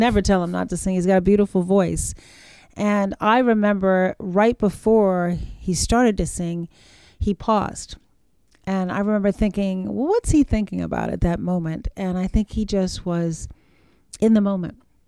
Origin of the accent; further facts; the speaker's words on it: Charleston, South Carolina, United States; day by day on the streets of my hometown, Charleston.